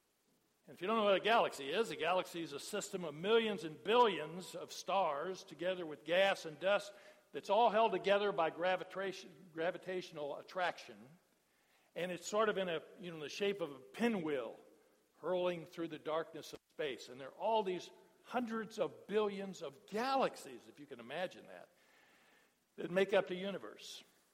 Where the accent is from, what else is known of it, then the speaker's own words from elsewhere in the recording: Indiana, United States; now in Milwaukee, United States; I'm from Indiana, you know, and mostly cornfields, all flat.